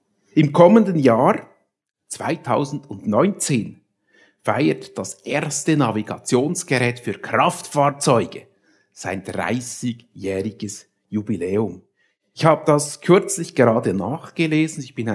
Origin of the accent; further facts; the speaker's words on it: Bern, Switzerland; accent: Bernese German; soll ich Berndeutsch oder Hochdeutsch predigen, wobei, wie gesagt, Hochdeutsch kann ich nicht.